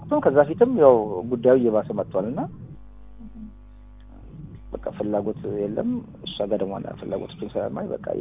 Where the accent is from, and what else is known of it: Afar, Ethiopia